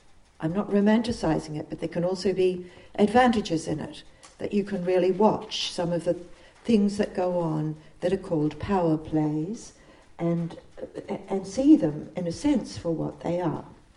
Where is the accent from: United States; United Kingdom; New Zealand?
New Zealand; part of it came from the fact that I grew up in New Zealand at a time when social justice was very much centre.